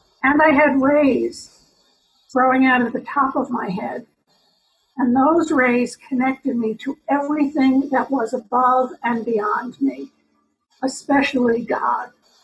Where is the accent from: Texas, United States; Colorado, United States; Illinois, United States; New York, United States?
New York, United States; New York City; born there; accent: New York; So I was born in New York. You might hear my New York accent. It comes through on microphone kinds of things.